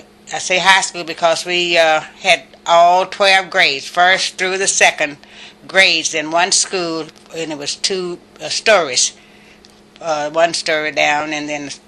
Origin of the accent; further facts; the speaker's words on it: Georgetown, Texas, United States; I was born and raised here in Georgetown, in the Berry Creek area.